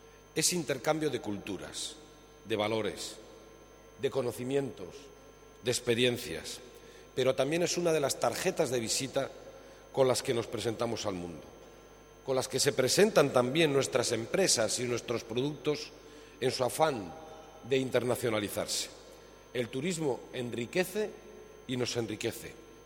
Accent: Basque Country, Spain; Y es que así somos los vascos.

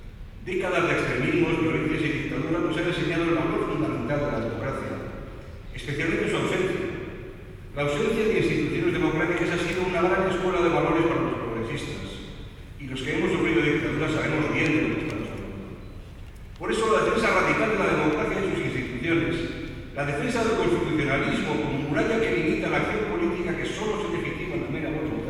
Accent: Basque Country, Spain; Yo vengo de Euskadi, el País Vasco, un pequeño y hermoso rincón de Europa

